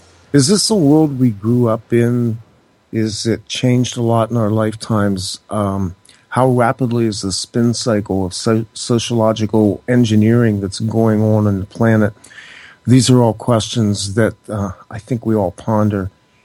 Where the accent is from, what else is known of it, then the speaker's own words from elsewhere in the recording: United States; as an American, I saw what 9/11 did to galvanize the cabal's efforts